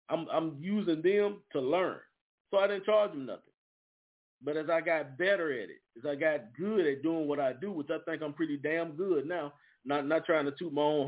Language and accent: English; United States; I grew up in the United States. I had the opportunity to be exposed to American football and a lot of other things.